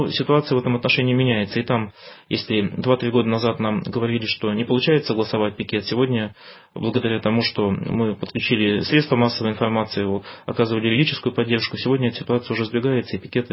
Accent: Siberia, Russia; now in Saint Petersburg, Russia; Я сам родился в Сибири, получил образование, жил там в разных регионах. Теперь 4 года живу в Петербурге, часто бываю в Москве.

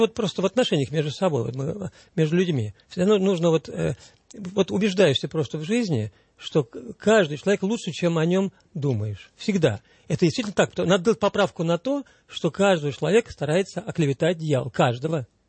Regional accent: Ukraine; Я помню, как вот так же живешь там в детстве на Украине.

